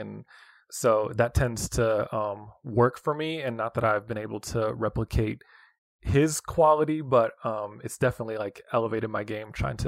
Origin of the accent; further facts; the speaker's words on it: West Coast, United States; I grew up on the West Coast